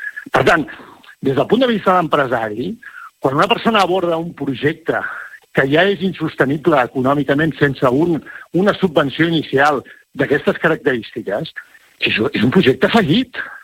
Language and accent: Catalan; Catalonia, Spain; com a empordanès, sí